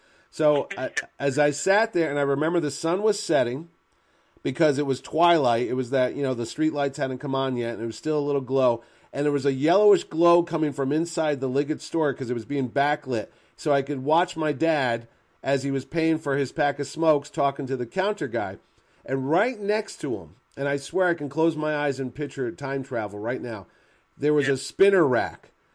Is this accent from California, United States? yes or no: no; New Haven, Connecticut, United States; we were in where I grew up in New Haven and West Haven area.